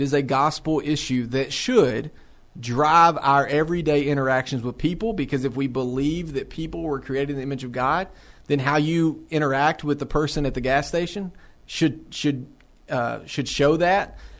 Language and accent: English; Tennessee, United States; You have me who was born and raised on a dairy farm in the middle of nowhere, Middle Tennessee.